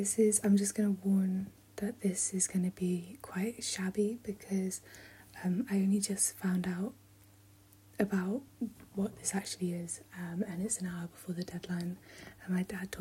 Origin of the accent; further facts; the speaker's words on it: Abergavenny, Wales, United Kingdom; I grew up in Abergavenny. Well, I grew up in the Hengai Valley, which is just outside of Abergavenny.